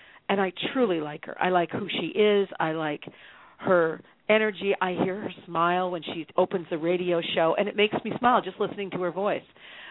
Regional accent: Midwest, United States; We're the same age. I'm from the Midwest. We have similar values.

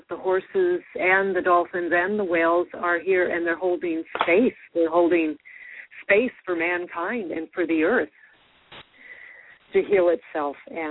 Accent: California, United States; I'm calling from California, born and raised.

